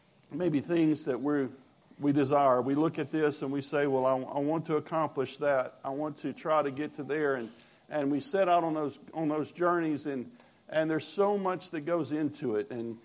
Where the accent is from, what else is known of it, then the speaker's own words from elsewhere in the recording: Louisiana, United States; also born or lived in Hayden, Alabama; for those who don't know me. I am from Hayden, Alabama, originally from Louisiana